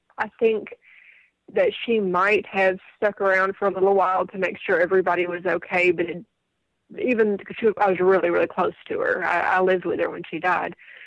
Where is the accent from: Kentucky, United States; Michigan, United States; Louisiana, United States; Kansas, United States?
Kentucky, United States; I grew up in Eastern Kentucky. We lived pretty far back in the mountains.